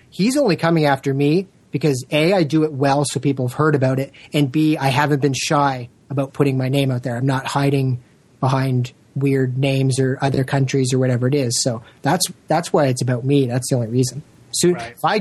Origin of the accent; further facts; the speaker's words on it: Canada; I'm from Canada, but I'm not a hippie.